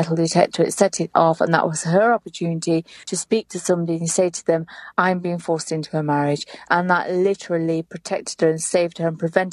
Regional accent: England, United Kingdom; I was born in England and I went to school here in Britain. I am one of seven sisters

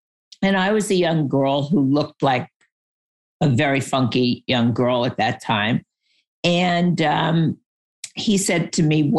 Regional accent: New York, United States; I grew up in New York and my dad was in the fashion industry.

